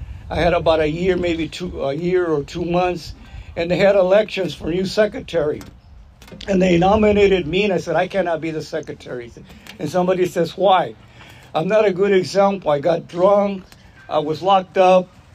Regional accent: Chino, California, United States; English is a second language; So they got us out of there, so I grew up in Chino in 1948, something like that. I grew up in Chino. And at that time, Chino was segregated.

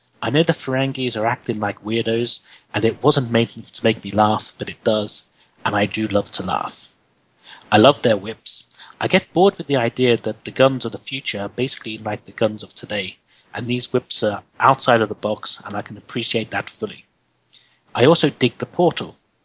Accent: London, United Kingdom; from London.

